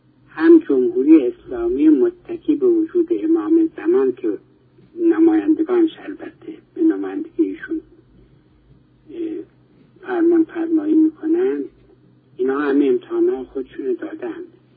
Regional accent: Iran; moved away; به عنوان یک سپاهی حرفه‌ای آزادی، به عنوان یک ایرانی، از دور دستان ضمن سلام به دماوند

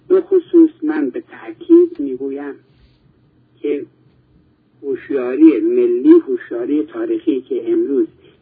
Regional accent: Iran; moved away; به عنوان یک سپاهی حرفه‌ای آزادی، به عنوان یک ایرانی، از دور دستان ضمن سلام به دماوند

